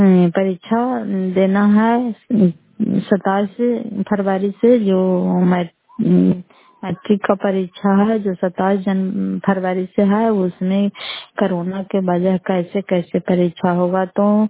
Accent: Fatehpur, Bihar, India; घर फतेहपुर, पंचायत मकरौता, जिला नालंदा, करार पसराय प्रखंड की निवासी हूं।

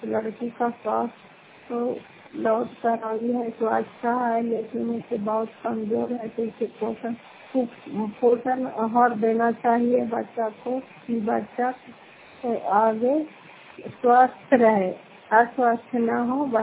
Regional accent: Fatehpur, Bihar, India; घर फतेहपुर पंचायत मकौटा जिला नालंदा राजपचवाड़ ब्लॉक की निवासी हूँ।

